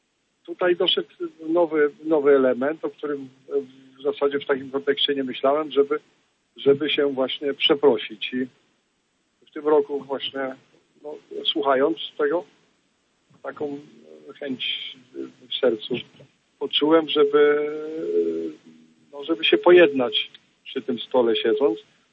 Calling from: Ciechanów, Masovian Voivodeship, Poland; Jestem w podróży z Płocka do Ciechanowa

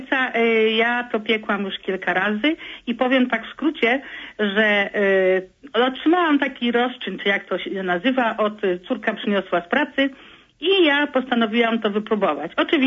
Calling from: Toruń, Kuyavian-Pomeranian Voivodeship, Poland; z Torunia.

